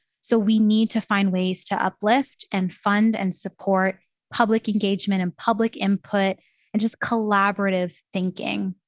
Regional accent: Canada; I'm from Canada, so I was sitting in Canada in my classroom

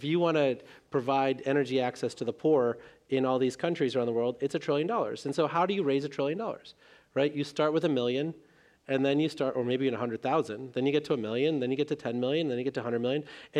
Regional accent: India; born there; whether you're trying to provide drinking water to the village that I was born in India

